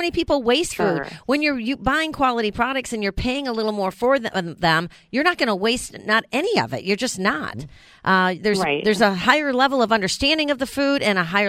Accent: New York, United States; I mean, I grew up in New York. Hot, you know, ketchup and mustard.

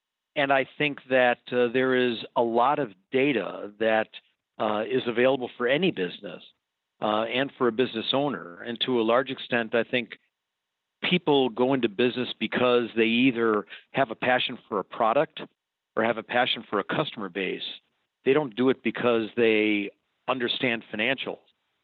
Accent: Milwaukee, Wisconsin, United States; also born or lived in Chicago; I'm from the Midwest. I grew up in Milwaukee, lived in Chicago for a long time.

